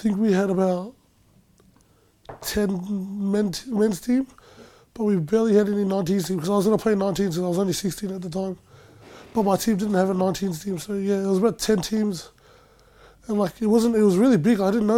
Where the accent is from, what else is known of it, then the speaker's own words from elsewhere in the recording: Dandenong, Victoria, Australia; also born or lived in South Australia; My mum and stuff, all my family's from South Australia. But my mum moved when I was young, so I moved here when I was born. I was born there and I moved here and lived in Dandenong all my life